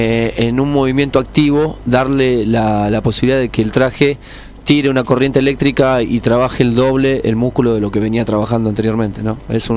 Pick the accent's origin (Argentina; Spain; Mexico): Argentina; como todo argentino que va a cualquier competencia